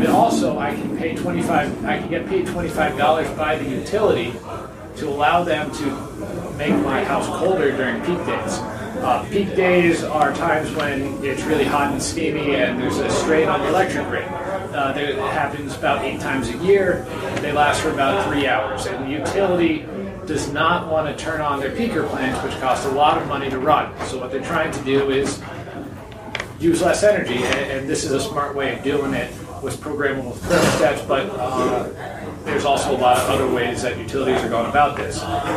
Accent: Vermont, United States; I'm from Vermont. You don't really get hurricanes in Vermont.

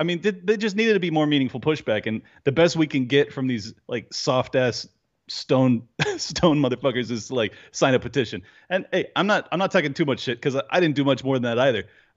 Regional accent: California, United States; Hey, respectfully, I'm yeah, Californian.

